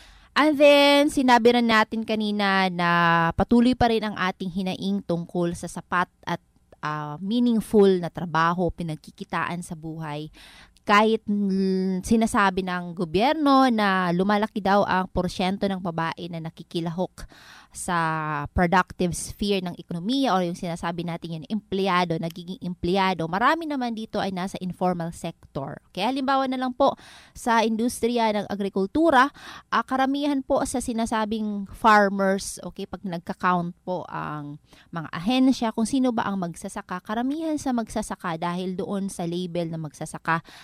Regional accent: Eastern Visayas, Philippines; growing up in Northern Samar, we only had one radio station, DYSM

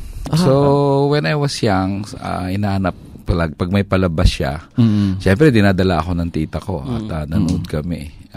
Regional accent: Visayas, Philippines; So, I remember, Bisaya ako

